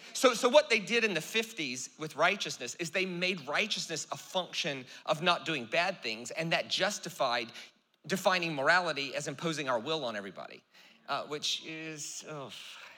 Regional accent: the South, United States; So I grew up in the South, and the word righteousness in the South, in America, was a function of not doing bad things, right?

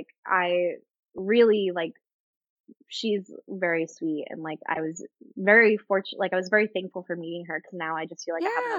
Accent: Florida, United States; because I'm from Florida originally. So I've been to Disney.

